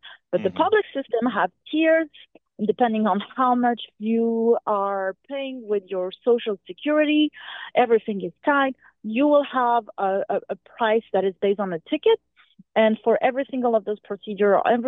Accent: France; I'm originally from France

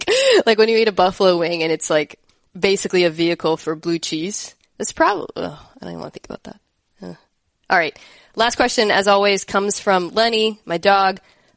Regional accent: Omaha, Nebraska, United States; born there; Did you know I was born in Omaha?

